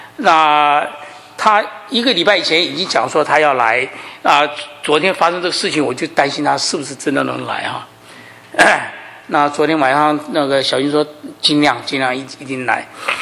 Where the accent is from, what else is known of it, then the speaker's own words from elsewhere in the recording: China; 我们中国人哈，面对面的时候都会有一些问候的话语哈